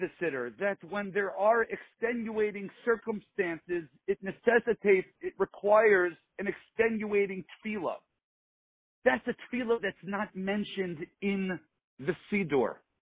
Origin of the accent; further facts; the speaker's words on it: Florida, United States; I am a boy that was born and raised in South Florida, so being there resonates greatly, and I hope one day that I can join you back in South Florida